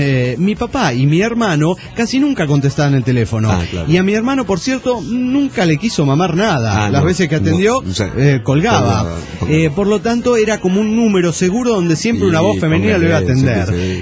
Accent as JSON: {"language": "Spanish", "country": "Argentina", "said": "como cualquier argentino"}